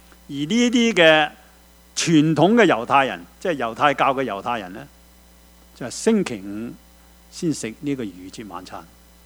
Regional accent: China; 好像我们中国人呢，即是婚宴

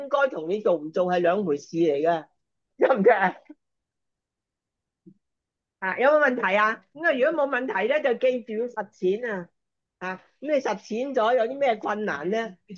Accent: China; 即係我哋中國人即係講咁生鏽，即係唔好生鏽啊咁樣樣。

